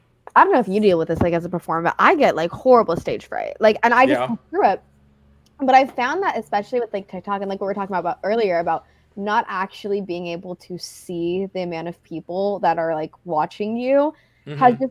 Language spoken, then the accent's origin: English; San Diego, California, United States; Like I've never lived in a culture of like talking to neighbors. Like I grew up in San Diego.